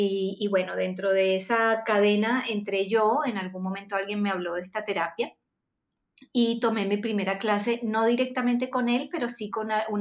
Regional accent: Venezuela; now in Santiago, Chile; me tocó vivir fuera de mi país desde que era una niña y pasé muchos años en Venezuela

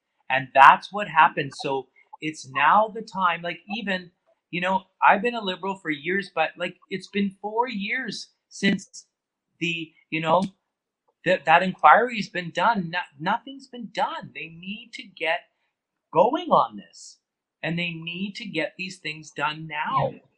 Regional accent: British Columbia, Canada; we grew up a lot on the Squamish Nation because my uncle was married to a First Nations woman.

